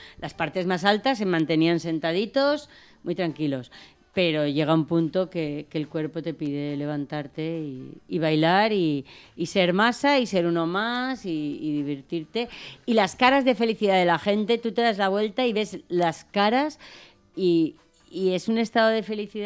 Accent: Valencian Community, Spain; siendo valenciana pensaba en los moros y cristianos

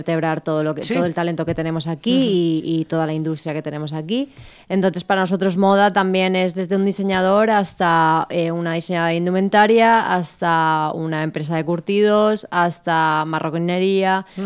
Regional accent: Valencian Community, Spain; he sido top 2 del mundo y soy valenciana.

